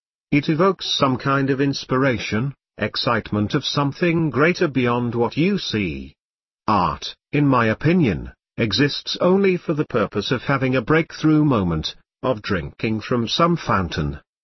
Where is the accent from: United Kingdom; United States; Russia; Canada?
Russia; English is a second language; I grew up in Soviet Russia under the Communist Union of Soviet Socialist Republics, USSR, regime.